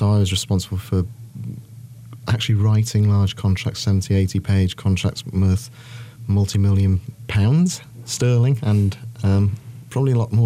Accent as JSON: {"language": "English", "town": "Manchester", "region": "North West England", "country": "United Kingdom", "moved": "as an adult", "lives_now": "North Carolina, United States", "said": "As you probably gather, I'm not from around here. We came here in 2003 from Manchester in England."}